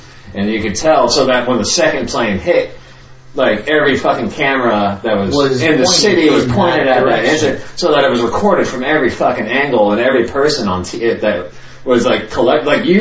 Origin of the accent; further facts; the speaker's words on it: San Diego, California, United States; And I'm from San Diego, and I've been through lots of big cities, but I've never been to New York and seen the skyscrapers in New York.